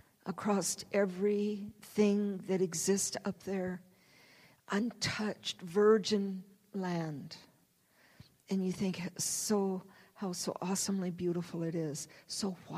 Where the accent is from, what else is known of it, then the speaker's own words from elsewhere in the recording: Michigan, United States; I was born and raised in Michigan, and I know sometimes in the heart of the winter when we would have rain, then snow